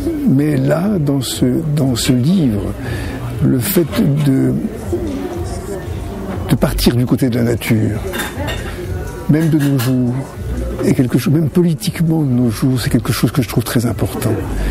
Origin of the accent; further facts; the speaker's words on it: Normandy, France; also born or lived in Le Havre; En plus, je suis un Normand, j'ai vécu au Havre et je suis né en Normandie